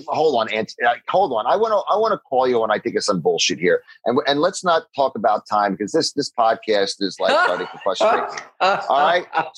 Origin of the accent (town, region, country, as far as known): United States; now in Sapporo, Japan